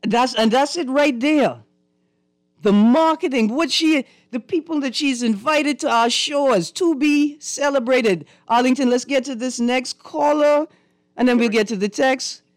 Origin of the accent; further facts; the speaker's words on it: Old Andros, Andros, Bahamas; I can tell them I'm from Andrus. And when they ask me what part of Andrus I'm from, I can tell them I'm from Old Andrus, right there on the front.